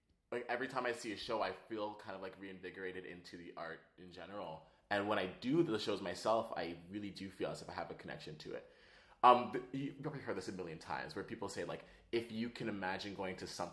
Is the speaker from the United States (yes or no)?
no; Toronto, Ontario, Canada; Well, I actually grew up in Toronto. I grew up in Scarborough.